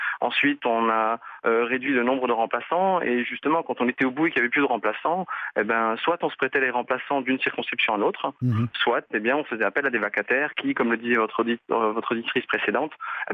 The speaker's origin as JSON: {"language": "French", "country": "France", "moved": "as an adult", "said": "je suis plus du tout en France. J'ai quitté la France pour aller en détachement dans un pays étranger."}